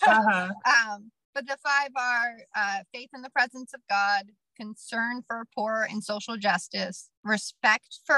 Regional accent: Washington, United States; now in New Orleans, United States; I came from Washington State, and a couple of things. One is I thought I was like super inclusive and da da da. Well, turns out there just weren't any Black people anywhere I grew up.

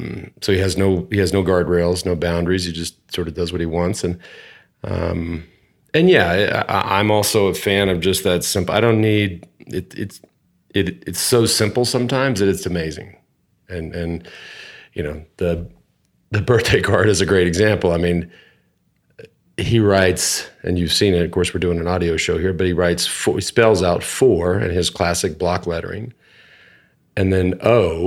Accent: Texas, United States; so I always appreciated that as I came from Texas.

